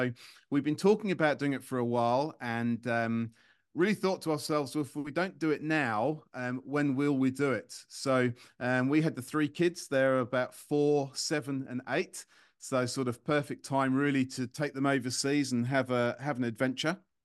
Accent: London, United Kingdom; now in Singapore; I grew up in London in a place called Rayners Lane, and I went to university over in the UK.

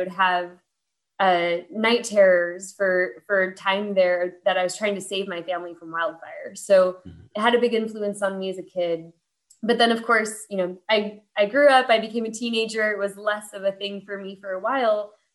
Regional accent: Temecula, California, United States; So I grew up in Temecula in Southern California, which is an area surrounded by chaparral covered hills.

